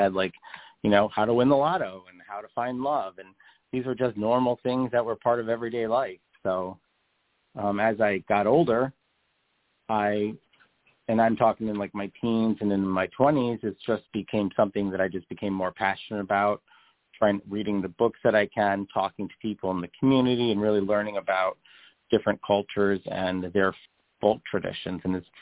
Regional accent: Staten Island, New York, United States; I grew up in Staten Island, which is out of the five boroughs of New York City, is known as being, you know, the one of the Italian boroughs.

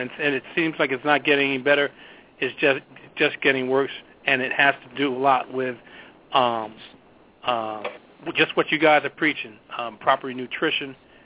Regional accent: New Jersey, United States; I'm born and raised in Jersey, so I have affinity

